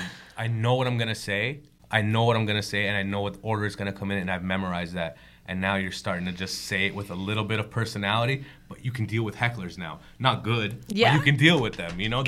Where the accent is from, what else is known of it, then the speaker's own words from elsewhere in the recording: Toronto, Ontario, Canada; We grew up in Rexdale, but my parents moved out to Brampton right around that time when I started comedy. So I was like, I had no friends in Brampton. I had nobody in Brampton. All my people were in Toronto.